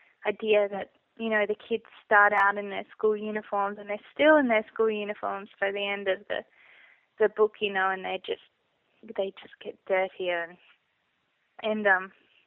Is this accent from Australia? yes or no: yes; Mullumbimby, New South Wales, Australia; I was born in Byron Bay, but I lived near Mullumbimby, so it was really a lush place to grow up, you know. It was always raining, it was incredibly green.